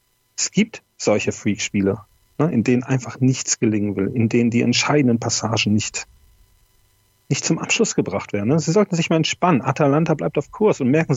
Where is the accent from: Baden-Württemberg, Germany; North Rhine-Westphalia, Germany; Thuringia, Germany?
North Rhine-Westphalia, Germany; Bad Oeynhausen; Bei uns in Bad Oeynhausen sagt man das so.